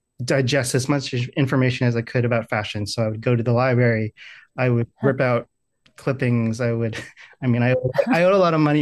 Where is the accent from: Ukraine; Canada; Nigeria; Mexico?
Canada; Oakville, Ontario; moved away as an adult; now in New York, United States; I'm originally from Oakville, Ontario, which is just the suburbs outside of Toronto, about a 20-minute drive. So I lived there up until the age of 35.